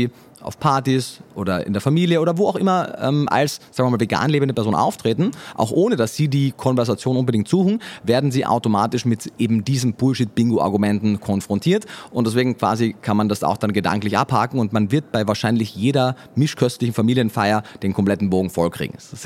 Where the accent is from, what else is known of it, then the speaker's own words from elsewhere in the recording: Austria; Wie man jetzt schon gehört hat, Österreicher. Ich lerne aber kräftig Deutsch.